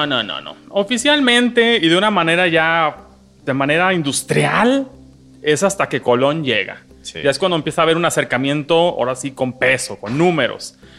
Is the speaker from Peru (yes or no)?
no; Mexico; Todos esos mitos que como buen mexicano nos metieron.